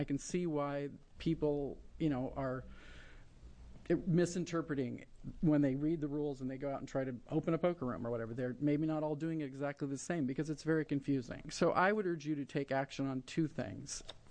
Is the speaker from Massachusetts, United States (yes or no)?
no; Oregon, United States; now in Portland, United States; I was raised in Southern Oregon and have lived in Portland for over 25 years.